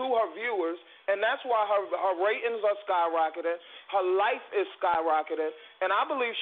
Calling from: New York, United States; So I'm calling from New York.

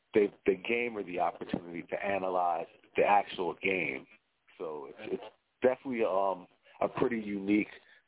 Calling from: New Jersey, United States; I'm calling from South Jersey.

